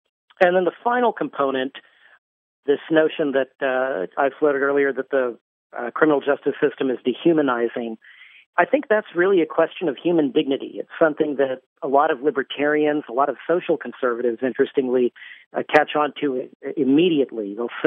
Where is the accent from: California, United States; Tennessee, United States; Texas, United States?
Texas, United States; I'm from Texas, and in my home state, putting somebody behind bars for a day costs $50.